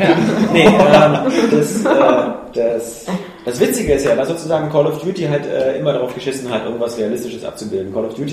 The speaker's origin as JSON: {"language": "German", "country": "Germany", "said": "weil wir Deutschen sind das gewohnt, seit Jahrzehnten auf Deutsche abzuschießen."}